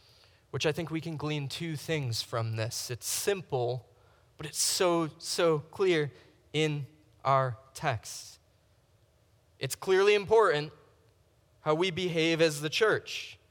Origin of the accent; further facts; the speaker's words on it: Buffalo, New York, United States; I grew up Catholic in South Buffalo.